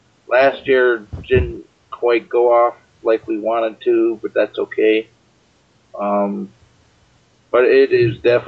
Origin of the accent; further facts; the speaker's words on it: New York, United States; I know, I'm from New York.